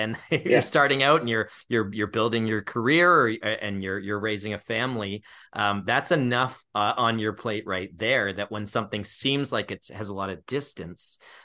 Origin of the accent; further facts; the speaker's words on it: Ontario, Canada; me growing up in Southern Ontario